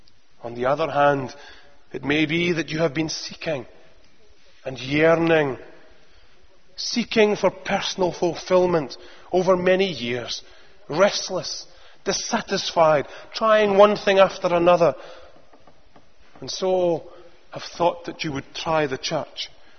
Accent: Edinburgh, Scotland, United Kingdom; in my hometown in Edinburgh

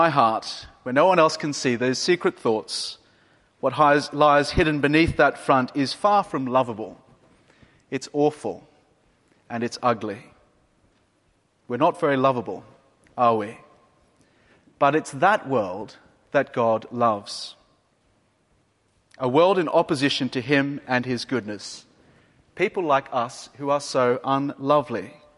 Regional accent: Australia; I'm from Australia, as you might know, and as an Australian, you're meant to be a surfer.

